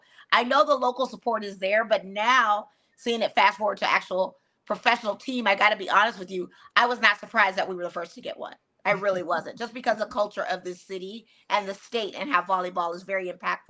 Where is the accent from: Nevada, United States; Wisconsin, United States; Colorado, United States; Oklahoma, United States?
Nevada, United States; Las Vegas; you have to understand I'm born and raised in Las Vegas. So volleyball has always been a culture here.